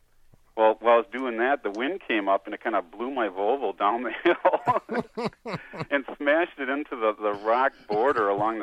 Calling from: Minnetrista, Minnesota, United States; from Minnetrista, Minnesota.

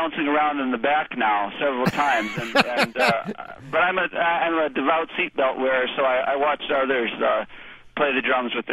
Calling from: McMurdo Station, Antarctica; I'm calling from McMurdo Station, Antarctica.

